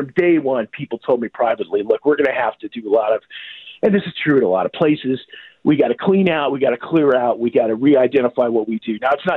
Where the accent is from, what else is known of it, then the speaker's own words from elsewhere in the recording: Iowa, United States; I'm from Iowa. It's a long story.